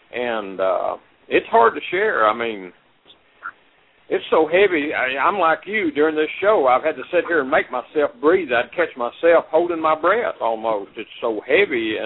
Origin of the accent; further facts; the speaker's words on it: United States; when I look at America, and of course I was born and live in America.